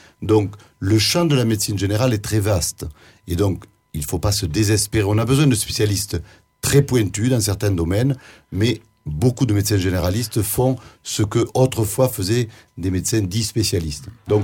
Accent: Occitanie, France; moi je suis originaire du sud d'Aveyron

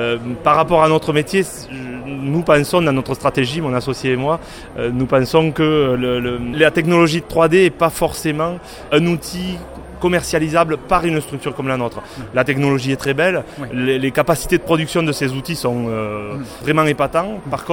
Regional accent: Villefranche, France; born there; je suis né à Villefranche. Ça fait 40 ans que je gravite autour de Villefranche. Je n'ai jamais voulu m'éloigner de Villefranche.

